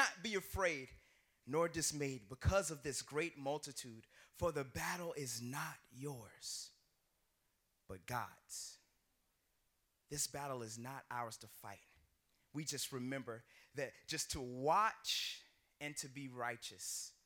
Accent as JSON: {"language": "English", "town": "Columbia", "region": "South Carolina", "country": "United States", "moved": "as an adult", "lives_now": "Washington, United States", "said": "And I came up, and I came from Columbia, South Carolina, to Washington, D.C. to attend Howard"}